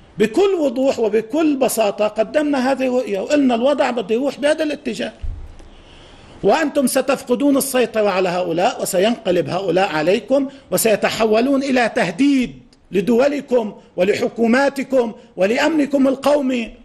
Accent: Lebanon; وعندنا في لبنان

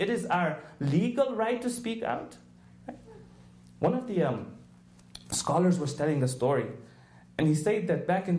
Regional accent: Canada; It is our right as Canadian citizens to speak the truth. It's our right as Canadian citizens to protest. It's our right as Canadian citizens to demand change from the government.

